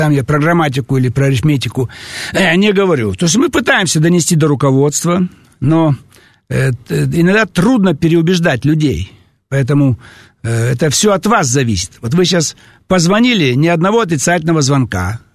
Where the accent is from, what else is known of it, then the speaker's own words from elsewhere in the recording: Almaty, Kazakhstan; Вот я недавно с радостью посетил станцию Алматинская, метро. Угу. Мой родной город.